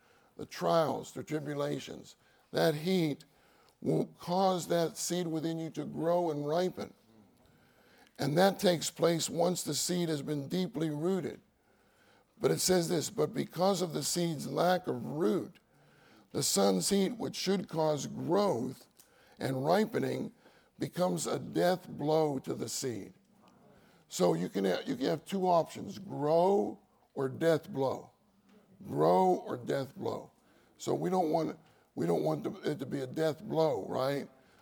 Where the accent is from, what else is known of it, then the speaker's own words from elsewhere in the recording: Pittsburgh, Pennsylvania, United States; now in California, United States; Believe it or not, I grew up in Pittsburgh. I used to be like that. But when you move to California and you stay there for a long time, your blood thins out fast.